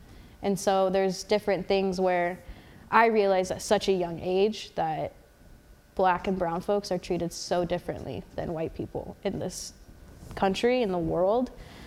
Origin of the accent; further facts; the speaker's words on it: Portland, Oregon, United States; And so I think growing up in Portland and going to these white institutions was a really big thing for me